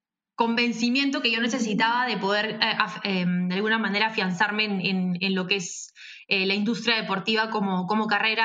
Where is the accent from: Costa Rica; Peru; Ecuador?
Peru; No, yo soy peruana